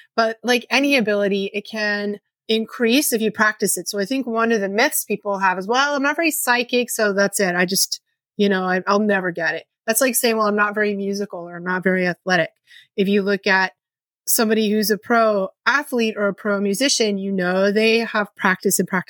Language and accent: English; Massachusetts, United States; I was born in the 60s and I grew up just outside of Boston in, 60s, 70s and 80s.